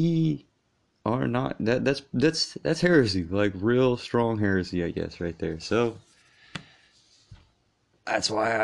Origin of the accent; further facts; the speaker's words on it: Bible Belt, United States; And yeah, I grew up in the Bible Belt of America, so I grew up really Christian